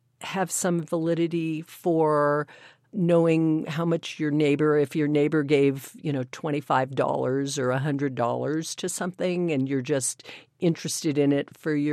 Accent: California, United States; Or, and I'm from California, so I understand that.

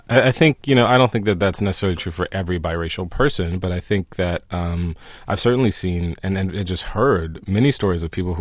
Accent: Houston, Texas, United States; But also, it was close to L.A., and, you know, I was from Houston, Texas.

